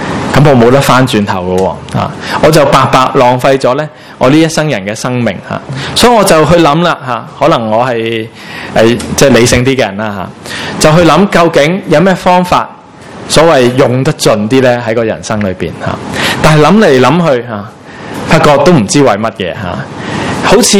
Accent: Hong Kong; 我们香港人呢很现实的

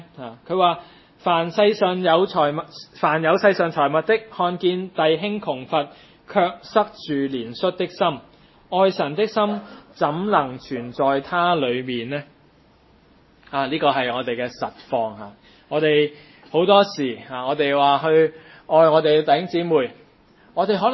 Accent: Hong Kong; 我哋香港人係咪大隻讲係咪讲就天下无敌

